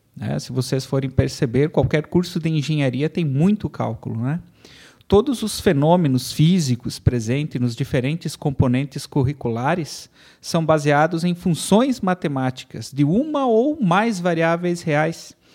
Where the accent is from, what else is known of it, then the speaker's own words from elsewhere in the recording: Chapecó, Santa Catarina, Brazil; eu sou natural aqui de Chapecó.